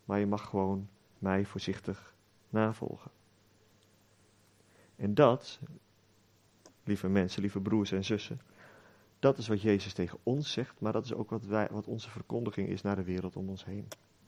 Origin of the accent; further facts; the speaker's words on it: Lelystad, Flevoland, Netherlands; Ik ben opgegroeid in Lelystad en daar zaten we in de gemeente.